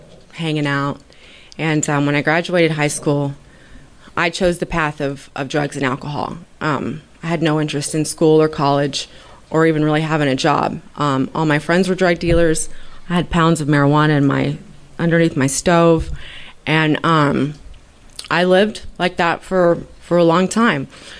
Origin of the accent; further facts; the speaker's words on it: Dallas, Texas, United States; I moved to Oklahoma City. I'm from Dallas.